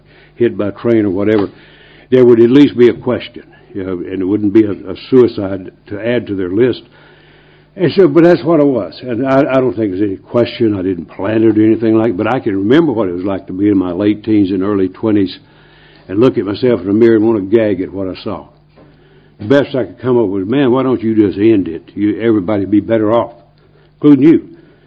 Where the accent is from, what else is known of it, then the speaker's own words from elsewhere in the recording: North Carolina, United States; They couldn't afford a trip to Michigan, where I was from North Carolina.